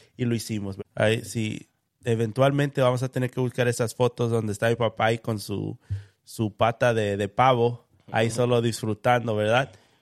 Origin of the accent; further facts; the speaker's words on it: Dominican Republic; now in United States; Yo no puedo decir yo no soy dominicano, porque yo sé que desde el día que yo nací hasta el día que yo salí de la casa de mis padres